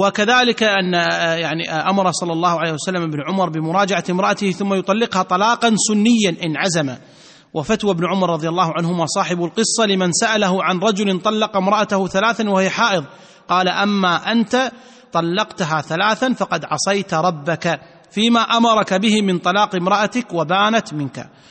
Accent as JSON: {"language": "Arabic", "country": "Kuwait", "said": "عندنا في الكويت"}